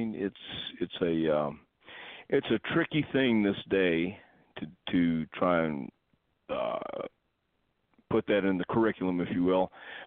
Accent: Texas, United States; also born or lived in Houston; I grew up in West Texas and for 10 years, and the Funks were just starting, and they started in West Texas.

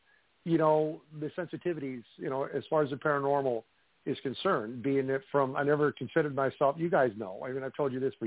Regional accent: Midwest, United States; Growing up in the Midwest, living in, you know, old homes, it is kind of ironic that … means old house in English.

